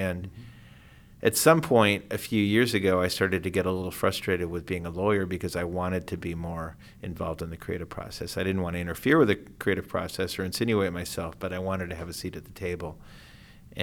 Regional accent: Bloomington, Indiana, United States; I grew up in Bloomington, Indiana, and he would come through for the Bean Blossom … Bluegrass Festival.

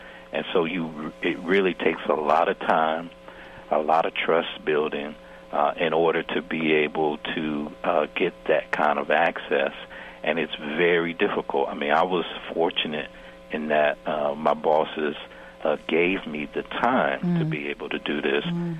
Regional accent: the South, United States; I'm originally from the South and have worked as a reporter in North Carolina, and so I was somewhat familiar with the eugenics program in North Carolina.

